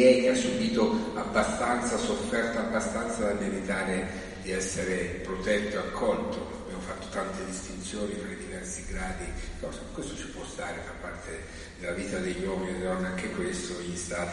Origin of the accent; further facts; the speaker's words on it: Assisi, Umbria, Italy; Io vengo da Assisi